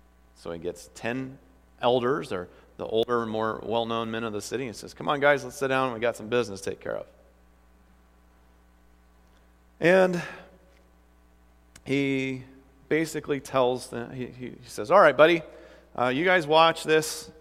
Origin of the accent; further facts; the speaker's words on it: Iowa, United States; I'm from Iowa. We grow beans and corn.